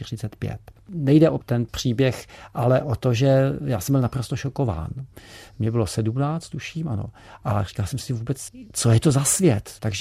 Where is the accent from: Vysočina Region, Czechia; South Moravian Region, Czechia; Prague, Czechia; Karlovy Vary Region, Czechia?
Vysočina Region, Czechia; Jihlava; tak jsem si v knihovně v Jihlavě, odkud pocházím